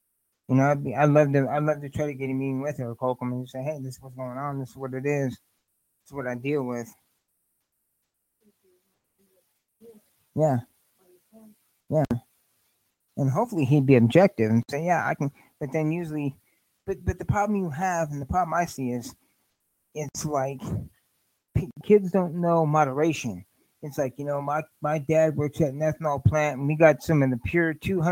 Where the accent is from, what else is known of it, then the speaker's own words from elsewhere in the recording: Flint, Michigan, United States; This is something that's kind of on my radar because it's my hometown, my home state, and all this stuff.